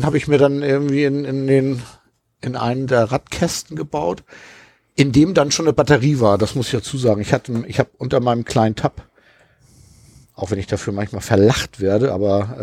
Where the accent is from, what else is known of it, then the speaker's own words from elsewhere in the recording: Hamburg, Germany; der ja nun wieder in Hamburg ist, meine Heimatstadt.